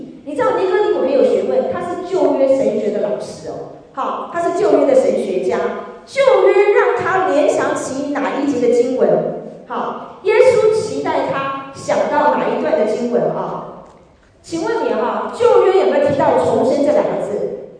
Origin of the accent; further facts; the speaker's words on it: Taiwan; now in Australia; 我是从台湾来的，台湾的社会也不好。